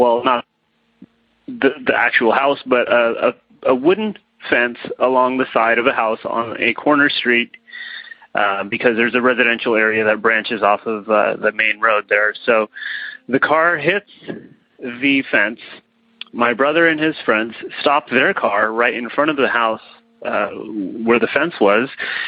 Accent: Modesto, California, United States; I'm from Modesto, California

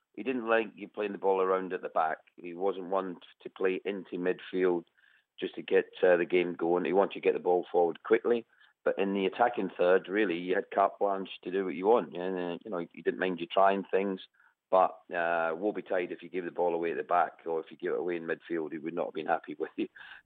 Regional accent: Glasgow, Scotland, United Kingdom; I grew up in Scotland. You know, I was born in Glasgow.

